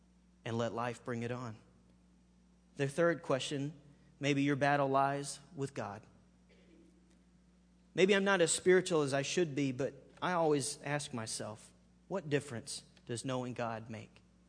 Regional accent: Alabama, United States; Well, in Southern language, I'm from Alabama, we would say the same way you get saved is the same way you stay saved.

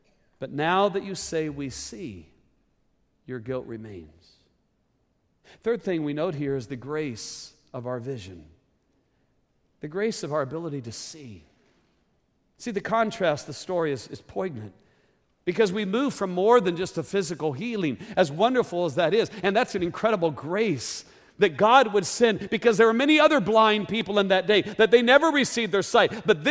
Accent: Arizona, United States; We're from Arizona. We want windows. We like big windows.

